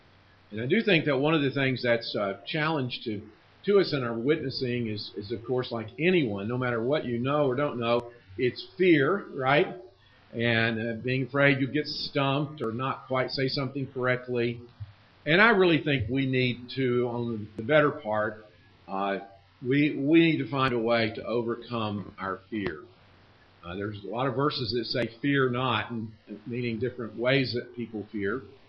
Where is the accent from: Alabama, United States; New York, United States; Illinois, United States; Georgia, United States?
Alabama, United States; When I was a teenage boy growing up in Alabama, I would ride the school bus to school